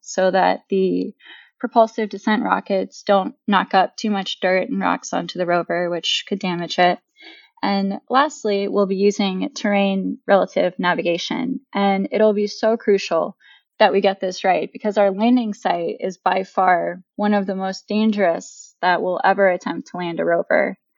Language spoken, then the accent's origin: English; Fairfax, Virginia, United States; And so this year, a boy named Alexander from actually my hometown in Fairfax, Virginia, won the contest